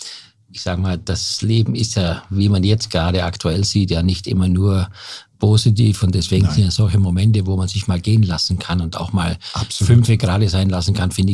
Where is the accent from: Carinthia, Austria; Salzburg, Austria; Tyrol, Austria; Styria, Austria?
Styria, Austria; Graz; in unserer oder in meiner Heimat Steiermark in Graz.